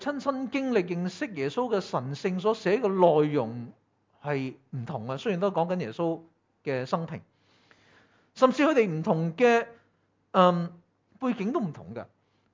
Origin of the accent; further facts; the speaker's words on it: Hong Kong; 尤其是我哋香港人自细就默书噶嘛